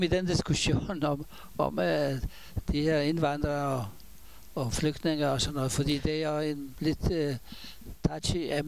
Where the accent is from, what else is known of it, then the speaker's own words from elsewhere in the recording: Israel; now in Denmark; jeg var kommet fra Israel